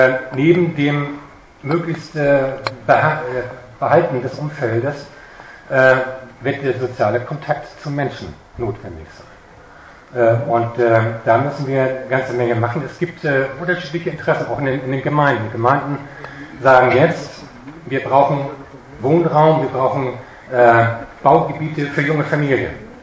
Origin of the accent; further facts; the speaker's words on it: Schleswig-Holstein, Germany; Ich komme aus dem Kreis Nordfriesland, also auch von Ihrer Hallig.